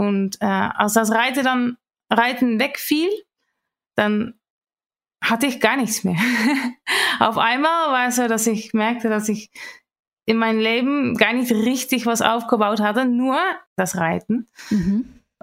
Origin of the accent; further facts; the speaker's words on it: Netherlands; Ich komme aus den Niederlanden. Da bin ich aufgewachsen. Bis zum Ende der Highschool. Und ich bin aufgewachsen mit Reiten. Es gab ganz viele Pferde im Dorf, wo ich wohnte.